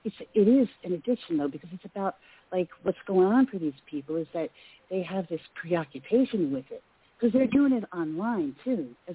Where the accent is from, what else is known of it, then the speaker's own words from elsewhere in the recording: San Diego, California, United States; Hi, Bill Murray and Carol and Kim. … from San Diego.